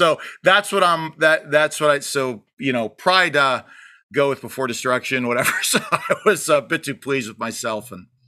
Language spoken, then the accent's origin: English; McKeesport, Pennsylvania, United States; where the town I grew up in Pennsylvania, outside of Pittsburgh, McKeesport